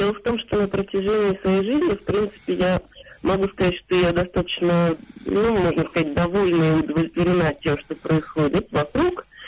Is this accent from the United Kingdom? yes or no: no; Moscow, Russia; я из Москвы, мне 29 лет.